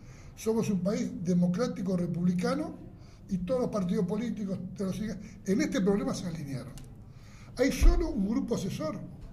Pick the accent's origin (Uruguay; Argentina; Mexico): Uruguay; Pero somos uruguayos, ¿no? Los uruguayos tenemos una máquina a impedir y queremos inventar la rueda.